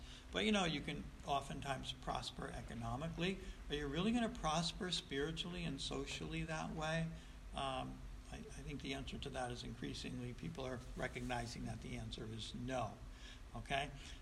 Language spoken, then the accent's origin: English; Troy, United States; And again, I grew up in South Troy, and you know, my parents, right or wrong, they completely trusted the neighborhood to police itself.